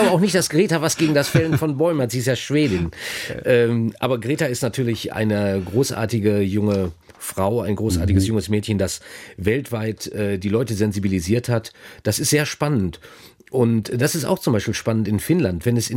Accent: North Rhine-Westphalia, Germany; über die ich als Ostwestfale dann natürlich auch wieder ein bisschen lächeln muss

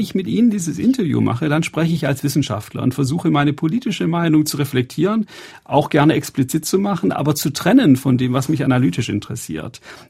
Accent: Germany; now in Netherlands; Ich bin Professor in den Niederlanden als Deutscher, der auch noch einen britischen Pass hat. Ich habe in Frankreich und in Italien gearbeitet.

